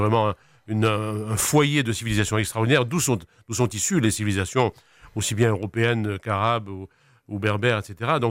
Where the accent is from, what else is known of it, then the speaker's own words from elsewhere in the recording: Constantine, Constantine Province, Algeria; born there; Moi, je suis né à Constantine, qui est une ville turque, une ville ottomane.